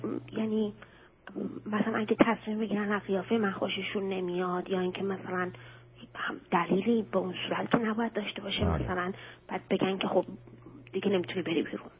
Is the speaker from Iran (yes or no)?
yes; Iran; moved away; من سالیان خیلی زیادی میشه که از ایران اومدم بیرون،